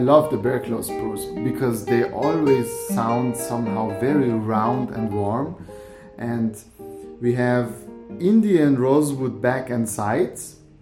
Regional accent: France; accent: French; English is a second language; I'm sorry for my French accent.

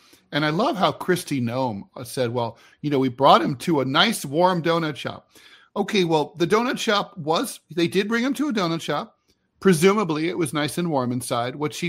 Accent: Dayton, Ohio, United States; I mean, there was a case in my hometown in Dayton where a dude was sitting at home.

